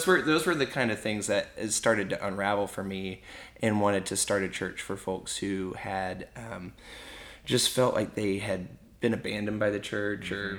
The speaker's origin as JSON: {"language": "English", "region": "North Carolina", "country": "United States", "said": "And so North Carolina, my home state, was talking about voting on same-sex marriage."}